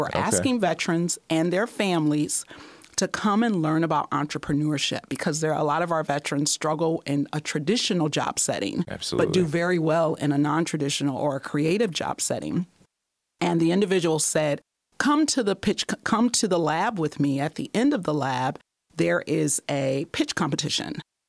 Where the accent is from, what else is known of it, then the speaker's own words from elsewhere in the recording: Muskegon, Michigan, United States; Well, I tell you, I'm a Michigander. I love Michigan. I grew up in the Muskegon area, a Reese Puffer School District.